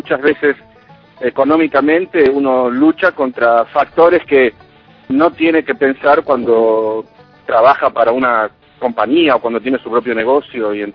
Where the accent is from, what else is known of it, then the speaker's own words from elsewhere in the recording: Buenos Aires, Argentina; born there; Nací en Buenos Aires, en Argentina, sí.